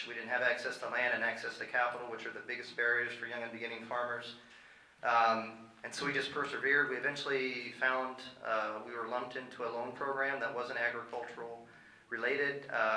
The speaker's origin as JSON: {"language": "English", "region": "Ohio", "country": "United States", "said": "I'm from Ohio, and my wife's from South Central Nebraska."}